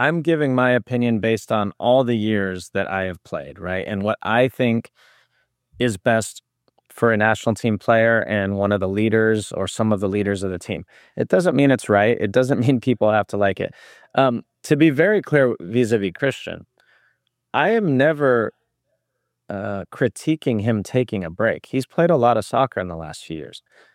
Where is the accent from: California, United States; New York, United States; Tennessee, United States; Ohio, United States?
California, United States; Okay, so today I'm in East LA. I grew up in Southern California. I'm in East LA today.